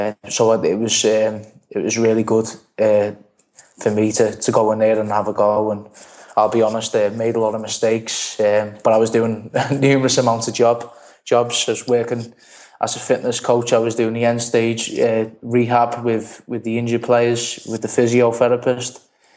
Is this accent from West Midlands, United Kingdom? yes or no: no; Liverpool, North West England, United Kingdom; Okay, so growing up in Liverpool is as a young child playing football in the streets. It's a big football city.